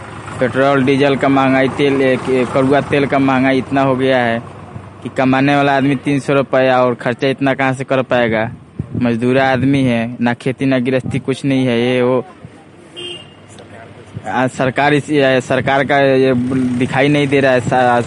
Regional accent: Bankerwa, Bihar, India; also born or lived in Delhi; हम बनकेरवा के रहने वाले हैं। हम दिल्ली में पहले काम करते थे, अब जो दिल्ली में लॉकडाउन से काम बंद हो गया, अब हम बिहार में आ गए।

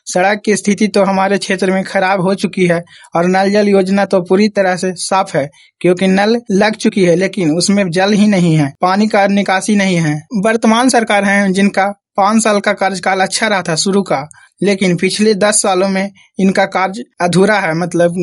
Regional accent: Bihar, India; मैं नगरनासा ब्लॉक का रहने वाला हूँ।

